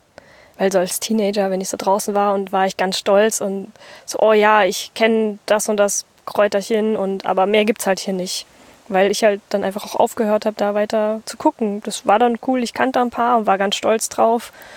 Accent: Bavaria, Germany; da bei München, wo ich herkomme

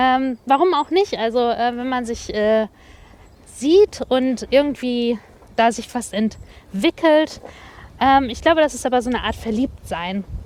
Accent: Wanne-Eickel, North Rhine-Westphalia, Germany; Und ich bin komme ursprünglich aus Wanne-Eickel. Man sagt nicht Herne, ich komme aus Wanne-Eickel.

